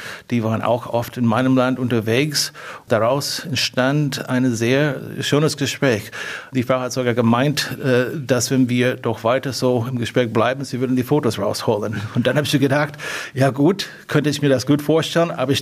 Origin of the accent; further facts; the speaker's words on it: United States; German is a second language; Ich bin sehr offen und optimistisch. Das ist als Amerikaner sowieso typisch.